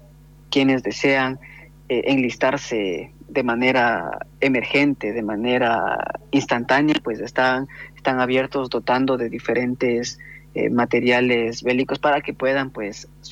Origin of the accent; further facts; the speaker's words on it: Ecuador; por ejemplo, en mi país, en Ecuador